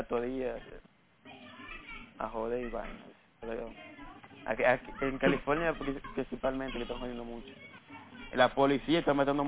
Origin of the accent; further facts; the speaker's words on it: Dominican Republic; now in New York, United States; Soy caliente dominicano. Por donde yo vivo, no hay tanto dominicano.